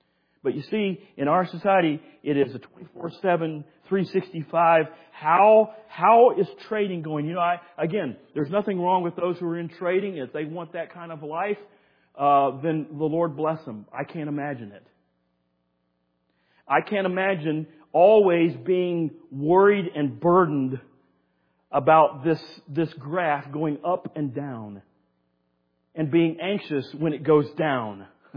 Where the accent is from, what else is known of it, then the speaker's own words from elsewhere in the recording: United States; the opportunities that He has afforded me as an American, I thank God for that.